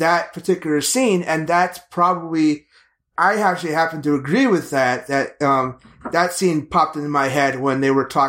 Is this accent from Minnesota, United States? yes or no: yes; Minnesota, United States; because I'm from Minnesota and … was from Minnesota.